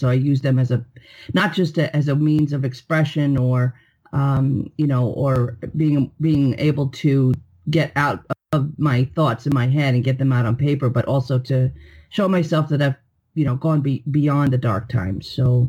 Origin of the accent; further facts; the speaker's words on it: New York, United States; accent: New York; Well, I'm born and raised in New York, or New York, as we say, in a little town.